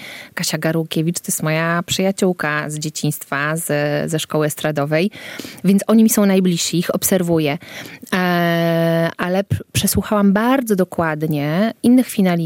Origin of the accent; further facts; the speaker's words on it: Podlaskie Voivodeship, Poland; ja jestem z Podlasia, no, a właściwie wychowałam się gdzieś między Białymstokiem a Bielskiem Podlaskim. I wsie białostockie są mi bardzo bliskie, jak i kultura, i religia, i ten język